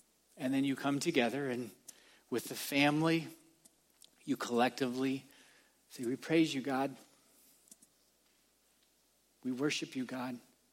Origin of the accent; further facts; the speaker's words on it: Ohio, United States; Me growing up in Ohio, I've never seen something like this.